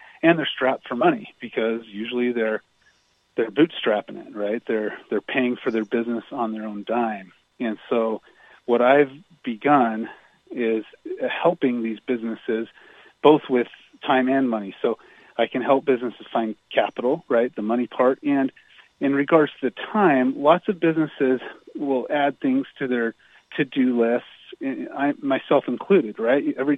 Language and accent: English; Ohio, United States; also born or lived in Oregon; I grew up in Ohio and then Oregon and now Utah.